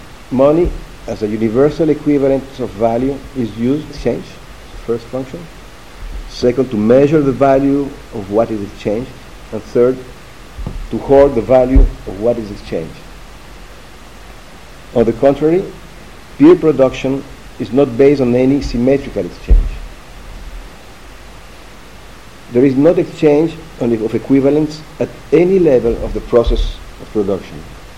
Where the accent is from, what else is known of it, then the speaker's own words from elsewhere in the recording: Paris, Île-de-France, France; I come from France, from Paris.